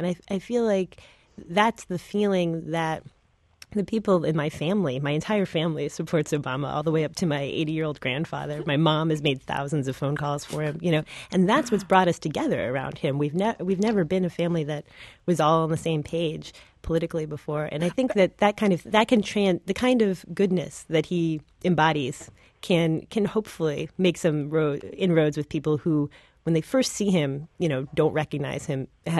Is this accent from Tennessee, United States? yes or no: yes; Knoxville, Tennessee, United States; because I'm from Knoxville, Tennessee